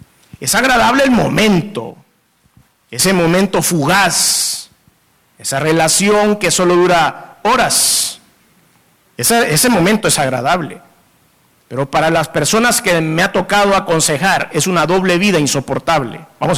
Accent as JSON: {"language": "Spanish", "country": "El Salvador", "said": "Cuando nosotros como salvadoreños, como latinoamericanos, tengamos esta manera de pensar"}